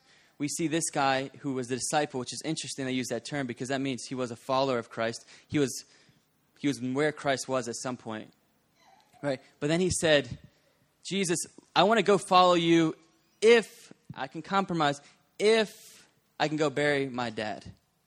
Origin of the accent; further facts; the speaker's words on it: Bowie, Maryland, United States; we're from Bowie, Maryland, which is right near Washington, D.C., between Annapolis and Washington, D.C.